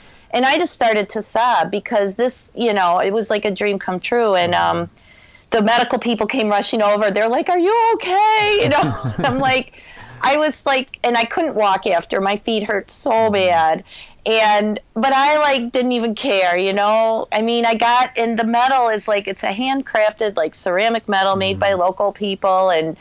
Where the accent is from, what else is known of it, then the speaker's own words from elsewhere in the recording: Illinois, United States; I mean, I'm from Illinois.